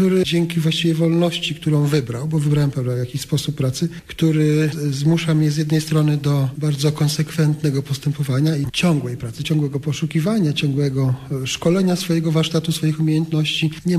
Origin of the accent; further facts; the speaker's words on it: Chełm, Lublin Voivodeship, Poland; born there; Połowa rodziny to są górale, a druga część tutaj z Pomorza, niedaleko Grudziądza. Ja się rodziłem w Chełmie.